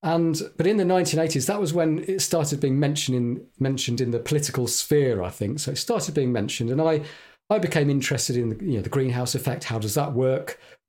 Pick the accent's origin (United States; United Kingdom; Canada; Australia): United Kingdom; St Albans, East of England; also born or lived in Birmingham; So I was born in Birmingham, and we moved down to St Albans